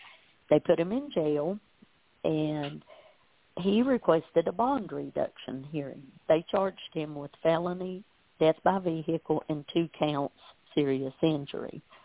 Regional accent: North Carolina, United States; We are from Western North Carolina.

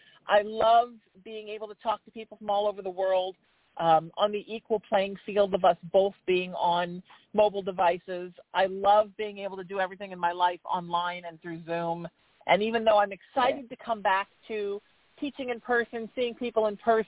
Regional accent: California, United States; when I grew up in Orange County in Los Angeles, seemed like this mirage that you couldn't go near.

